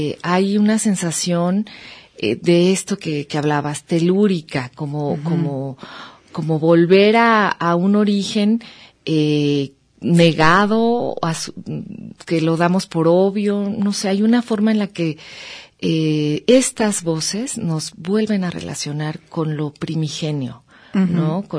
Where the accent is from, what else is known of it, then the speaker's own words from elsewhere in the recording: Mexico; como mexicanos